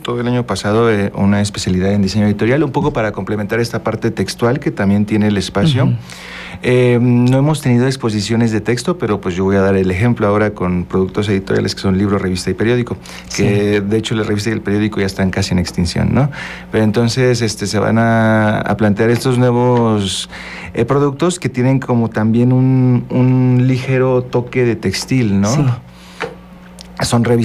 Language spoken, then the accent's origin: Spanish; Guerrero, Mexico; also born or lived in Sonora; Pues yo nací en Sonora, pero tuve la fortuna de criarme en Guerrero.